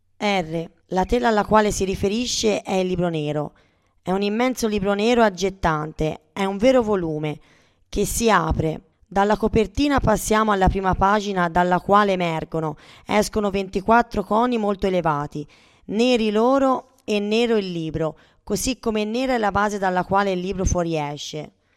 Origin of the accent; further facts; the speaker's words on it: Bolzano, Trentino-Alto Adige, Italy; born there; also born or lived in Modena; now in Rome, Italy; Sono a Roma da 4 anni. Ho lavorato molto intensamente a Modena. Sono nata a Bolzano.